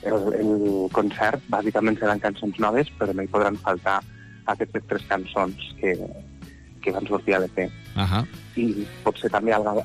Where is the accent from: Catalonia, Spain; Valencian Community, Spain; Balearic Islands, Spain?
Catalonia, Spain; Lleida; tots som de Lleida, i, o de prop de Lleida, i tenim un vincle molt especial amb la ciutat.